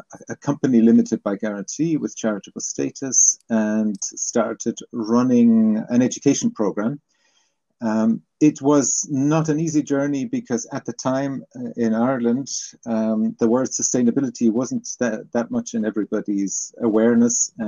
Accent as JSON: {"language": "English", "country": "Germany", "said": "I'm originally from Germany and came to the whole area of sustainability and sustainable living."}